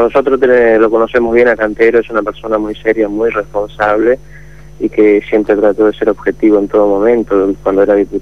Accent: General Belgrano, Formosa, Argentina; En General Belgrano, Formosa, que es la central del Mocafor y de paso es mi pueblo natal también.

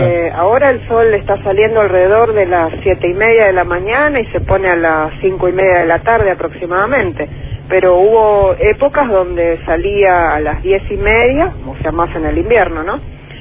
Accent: San Fernando, Buenos Aires Province, Argentina; now in Buenos Aires, Argentina; Yo soy de San Fernando, o sea, la mayor parte de mi vida viví en San Fernando, pero bueno, ahora vivo en Núñez, en Capital.

